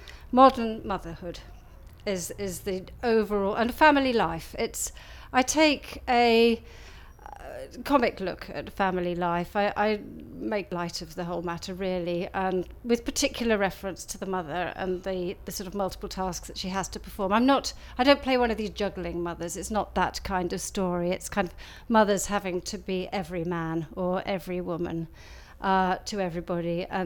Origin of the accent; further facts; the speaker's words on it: Wellesbourne, West Midlands, United Kingdom; when I'm acting. I come from Wellsbourne in Warwickshire, and my date of birth is the 14th of April 1955.